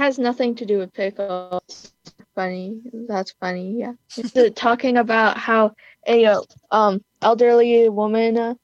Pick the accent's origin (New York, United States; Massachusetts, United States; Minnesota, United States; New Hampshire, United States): New York, United States; Hudson; I am from Hudson.